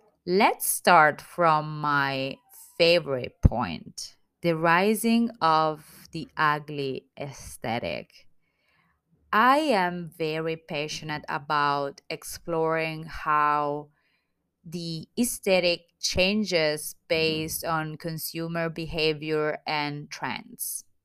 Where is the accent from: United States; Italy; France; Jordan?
Italy; accent: Italian; English is a second language; I hope you can still understand me with my Italian accent.